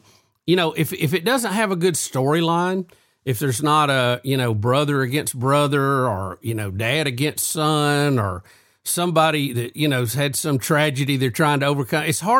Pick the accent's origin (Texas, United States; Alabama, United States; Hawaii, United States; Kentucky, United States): Alabama, United States; And, you know, for a kid growing up in Alabama, that's kind of an oddity.